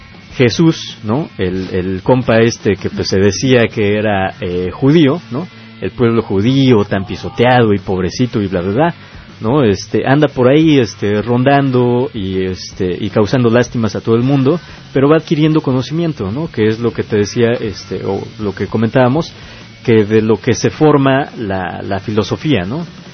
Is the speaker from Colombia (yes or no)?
no; Mexico; Yo soy mexicano, mi pueblo mexicano ha estado ayudándole